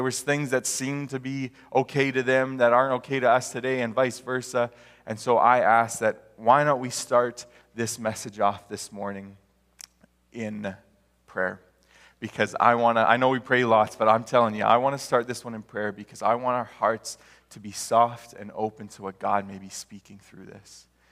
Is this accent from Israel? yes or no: no; Alberta, Canada; I'm from Alberta, to preface that.